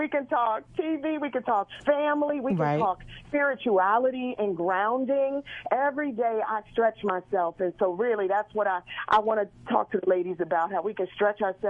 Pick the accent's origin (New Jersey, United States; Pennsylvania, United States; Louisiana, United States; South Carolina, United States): Pennsylvania, United States; Philadelphia; now in Atlanta, United States; Number one, I live in Atlanta now, but Philly is still my heart. I grew up in West Oak Lane. I grew up in Cheltenham Mall, riding the XH bus up and down Broad Street.